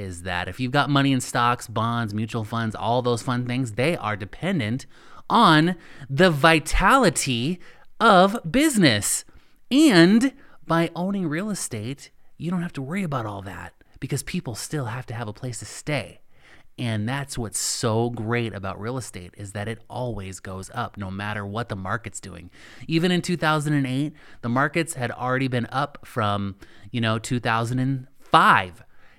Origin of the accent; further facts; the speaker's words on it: Cheyenne, Wyoming, United States; I am actually from Cheyenne, Wyoming, where the antelope do roam, literally.